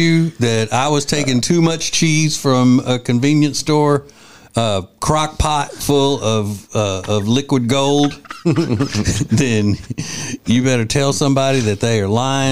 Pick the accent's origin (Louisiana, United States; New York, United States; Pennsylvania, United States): Louisiana, United States; Winfield; That's the way the people in my hometown of Winfield, Louisiana would say somebody's addicted.